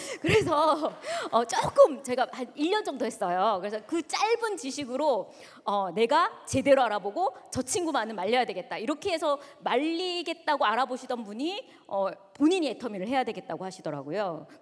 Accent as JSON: {"language": "Korean", "region": "Daegu", "country": "South Korea", "said": "저는 대구에서 왔습니다."}